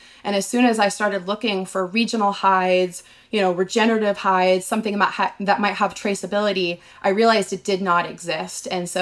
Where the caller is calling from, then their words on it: Bend, Oregon, United States; I'm calling in from Bend, Oregon